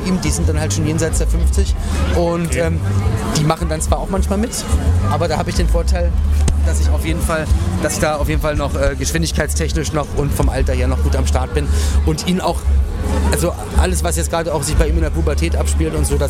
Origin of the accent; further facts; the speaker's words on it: Berlin, Germany; Ich komme aus Berlin, da war ich vorgestern noch.